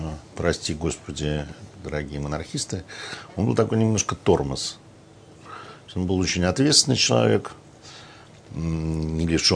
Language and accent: Russian; Saint Petersburg, Russia; Ну вот мы, петербуржцы, все это знаем по такому красному кирпичу.